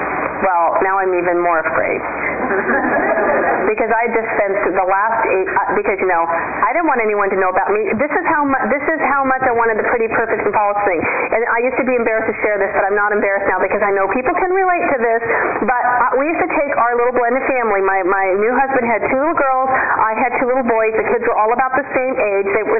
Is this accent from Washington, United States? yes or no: no; California, United States; Well, I was from Southern California, then Central California. Now I lived in Northern California